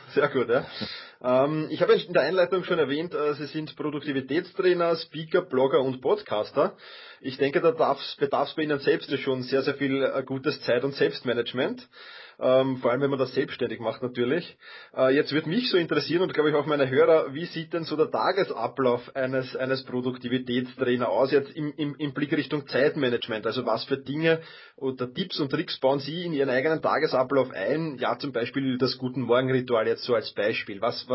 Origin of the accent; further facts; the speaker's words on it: Vienna, Austria; Ich bin Wiener.